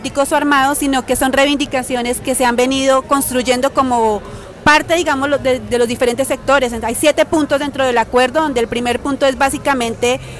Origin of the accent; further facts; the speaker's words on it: Colombia; now in Mexico; nosotros como colombianos y colombianas en México consideramos